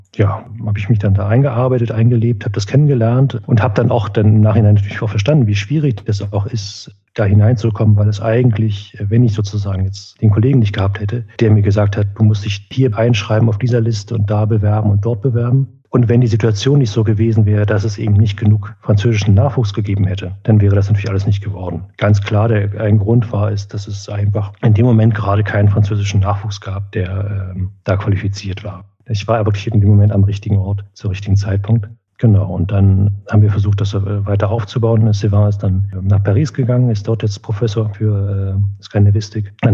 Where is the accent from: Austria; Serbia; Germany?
Germany; East Germany; Ich bin ja in der DDR aufgewachsen und da war meine erste Sprache war Russisch, dann kam Englisch, ja, und dann habe ich halt ja Schwedisch gelernt